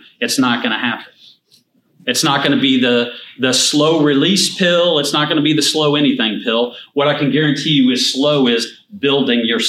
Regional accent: Indiana, United States; So even though I'm from Indiana, we are UK apparently.

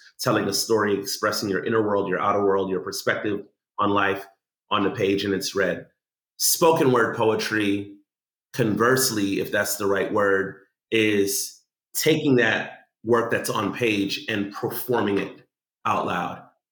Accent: Brooklyn, New York, United States; also born or lived in Orlando / Jacksonville; I was born early 80s and growing up in Brooklyn, that's where I was born for the first few years, 7-8 years of my life. I would visit Guyana in the summers. When I moved to Orlando at about the age of 10

